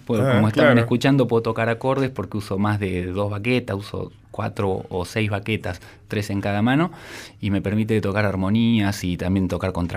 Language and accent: Spanish; Argentina; Yo soy argentino, sí.